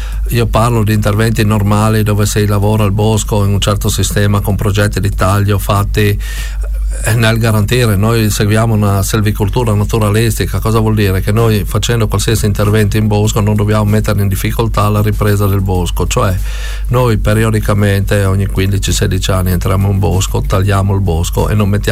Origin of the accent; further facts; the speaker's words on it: Arta Terme, Friuli-Venezia Giulia, Italy; io sono di Arta Terme, noi abbiamo boschi